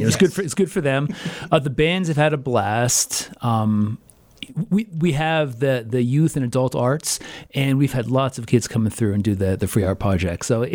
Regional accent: Pennsylvania, United States; I'm from Northeast Pennsylvania

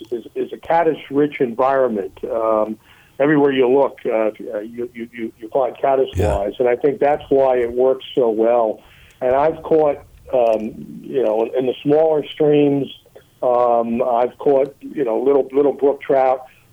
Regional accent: New Jersey, United States; also born or lived in Bronx; I was born in the Bronx, but grew up in suburban New Jersey

